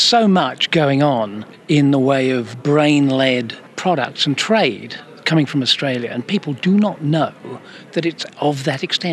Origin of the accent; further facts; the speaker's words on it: London, United Kingdom; actually I grew up in London